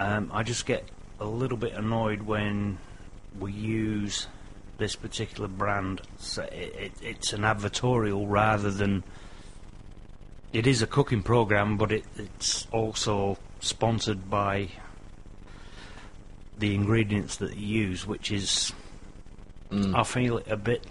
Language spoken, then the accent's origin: English; England, United Kingdom; I mean, I'm English and I'm used to English style cuts of meat